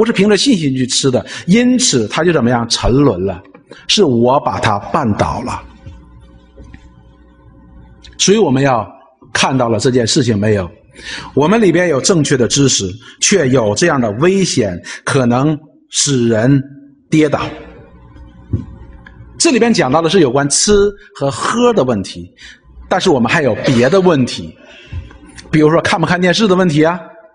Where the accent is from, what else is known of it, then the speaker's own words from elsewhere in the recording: Northeast China, China; 我说哎，我是个东北人，我这个人就是这么直率嘛，